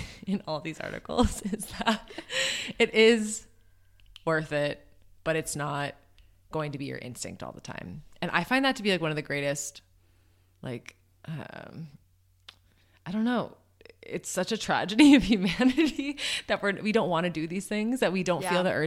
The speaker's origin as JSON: {"language": "English", "country": "United States", "said": "That is something about being American."}